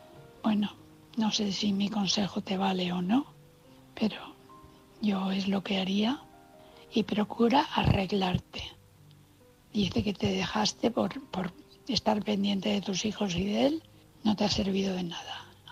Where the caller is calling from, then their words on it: Valencia, Valencian Community, Spain; de Valencia.